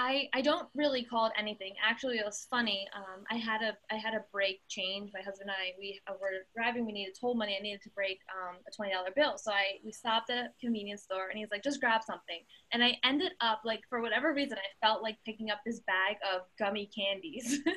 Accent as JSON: {"language": "English", "town": "Philadelphia", "region": "Pennsylvania", "country": "United States", "said": "Okay, I'm from Philadelphia, and I live in New Jersey now."}